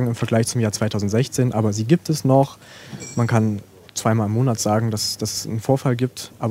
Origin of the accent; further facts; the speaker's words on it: Bautzen, Saxony, Germany; now in Leipzig, Germany; ich komme aus Bautzen, bin jetzt nach Leipzig gezogen zum Studium und bin trotzdem immer wieder sehr gerne hier.